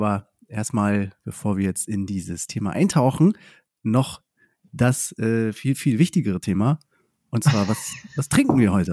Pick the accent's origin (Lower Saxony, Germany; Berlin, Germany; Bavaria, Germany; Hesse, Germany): Lower Saxony, Germany; Oldenburg; weil wir kommen ja auch aus Oldenburg bei Bremen, also das echte Oldenburg.